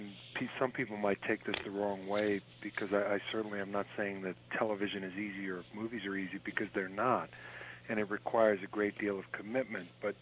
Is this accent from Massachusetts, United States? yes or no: yes; Charlestown, Massachusetts, United States; also born or lived in Somerville; they didn't have a hospital in Charlestown, so I was born in Somerville.